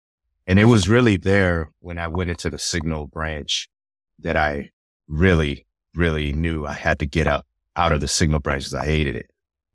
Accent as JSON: {"language": "English", "country": "Puerto Rico", "said": "Even though I'm Puerto Rican, I'm part Jamaican."}